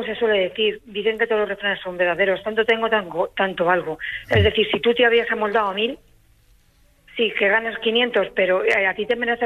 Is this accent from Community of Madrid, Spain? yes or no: yes; Madrid, Community of Madrid, Spain; Pues mira, yo soy de aquí de Madrid y Madrid.